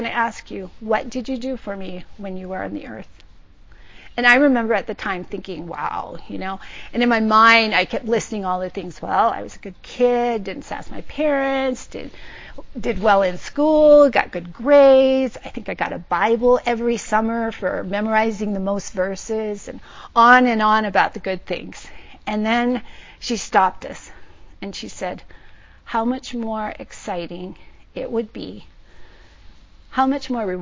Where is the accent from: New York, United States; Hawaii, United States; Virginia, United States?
Hawaii, United States; But I am Hawaiian, Chinese, Portuguese, and I grew up in Hawaii.